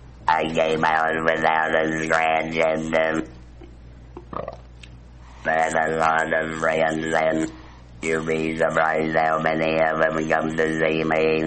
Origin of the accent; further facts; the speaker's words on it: Boston, Massachusetts, United States; Have you ever been in Boston? As was my hometown here